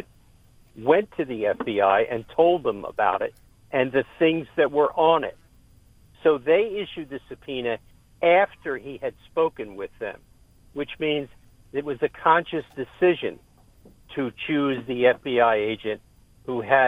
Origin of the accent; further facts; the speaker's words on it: Delaware, United States; I'm from Delaware. I have a lot of contacts in Delaware